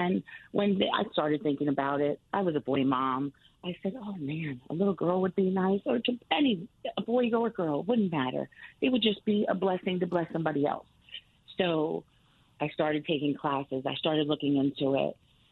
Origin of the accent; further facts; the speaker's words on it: Connecticut, United States; No, I am from Connecticut